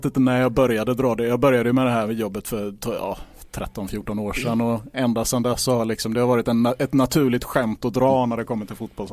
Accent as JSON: {"language": "Swedish", "town": "Gothenburg", "region": "Västra Götaland County", "country": "Sweden", "said": "jag är 35 år gammal. Jag kommer från Hisingen, bor kvar på Hisingen"}